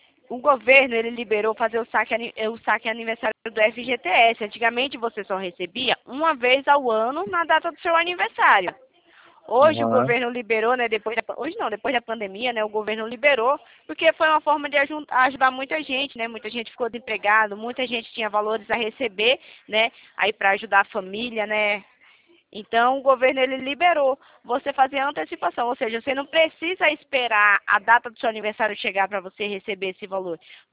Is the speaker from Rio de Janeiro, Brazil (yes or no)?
no; Itatiba, São Paulo, Brazil; Eu sou de Itatiba, São Paulo.